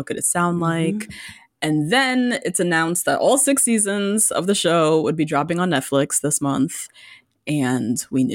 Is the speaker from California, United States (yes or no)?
no; New Jersey, United States; now in New York, United States; a lot of people, you know, we're from the Northeast, we're from Jersey.